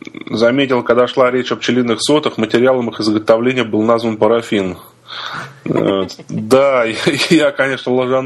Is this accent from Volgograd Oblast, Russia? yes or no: yes; Volgograd, Volgograd Oblast, Russia; Поскольку Волгоград это мой родной город, я опознал сразу маршрут, где он катается.